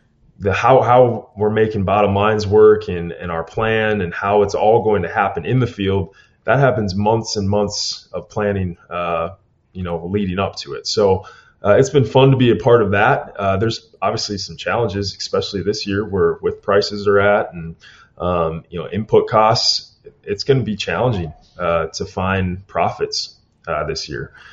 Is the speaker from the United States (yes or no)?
yes; North Dakota, United States; I'm from North Dakota. I need to be able to hunt.